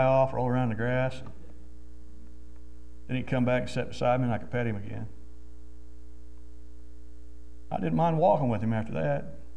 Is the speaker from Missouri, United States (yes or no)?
yes; Missouri, United States; Well, I'm from Missouri Hillbilly area. You know, our dogs run free.